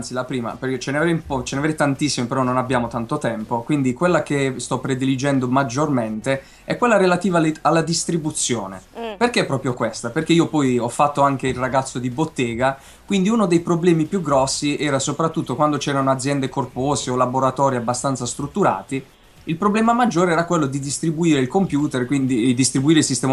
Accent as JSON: {"language": "Italian", "town": "Bari", "region": "Apulia", "country": "Italy", "said": "io sono di Bari, quindi è bello usare questi mezzi tecnologici per essere un po' più vicini"}